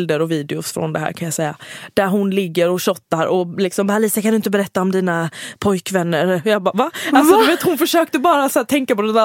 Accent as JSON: {"language": "Swedish", "town": "Halmstad", "region": "Halland County", "country": "Sweden", "said": "jag är från Halmstad"}